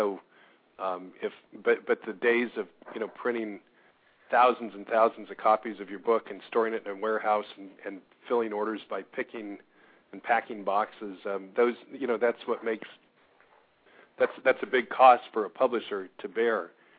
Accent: Escondido, California, United States; We had one last night in my hometown of Escondido.

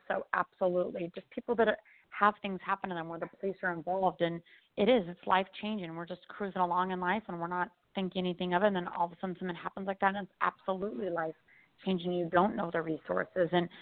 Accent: Denver, Colorado, United States; now in Maui, United States; And then I did not leave Colorado again until I was 40 and then moved to Maui.

